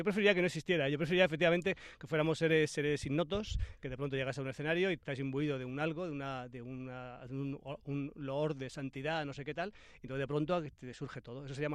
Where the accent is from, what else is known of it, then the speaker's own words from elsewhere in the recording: Madrid, Community of Madrid, Spain; Yo soy de barrio, y en nuestro barrio, yo soy de Carabanchel